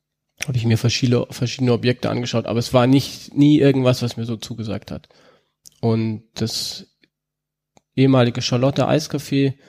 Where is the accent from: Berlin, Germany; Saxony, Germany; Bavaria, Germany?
Bavaria, Germany; Berchtesgadener Landmilch aus meiner Heimat.